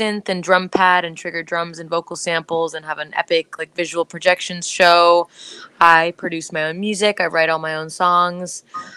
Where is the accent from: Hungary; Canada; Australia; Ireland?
Ireland; also born or lived in Italy; now in Los Angeles, United States; I'm a child of the world. I grew up in Ireland, partly in Italy. I am Italian. I live in Los Angeles.